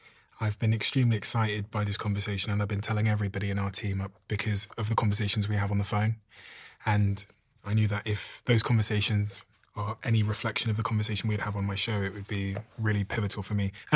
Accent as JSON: {"language": "English", "town": "Manchester", "region": "North West England", "country": "United Kingdom", "tie": "born or raised there", "said": "whether it's the support you gave to Manchester, which is the city that I consider my hometown"}